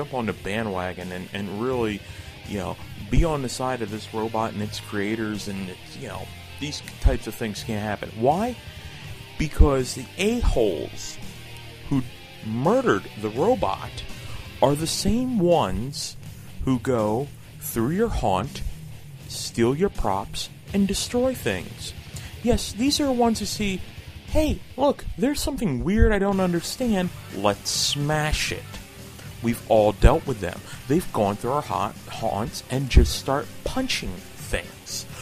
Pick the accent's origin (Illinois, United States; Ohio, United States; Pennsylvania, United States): Pennsylvania, United States; Philadelphia; Growing up around Philadelphia, I can tell you that's a bad idea for anything